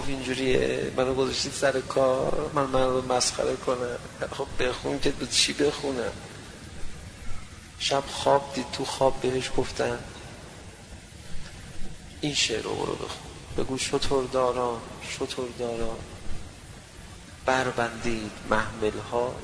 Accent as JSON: {"language": "Persian", "country": "Afghanistan", "said": "از افغانستان اومدیم گفتیم میریم سمت ایران، از ایران پرواز میکنیم میریم اروپا و اینا، اومدیم و با ماشین سوار شدیم لبه مرز، اومدیم خراسان، رفتیم مشهد"}